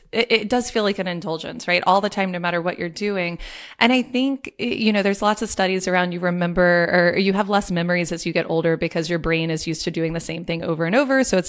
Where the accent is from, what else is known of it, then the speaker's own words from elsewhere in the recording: New Orleans, Louisiana, United States; But that's what growing up in New Orleans does for you, right?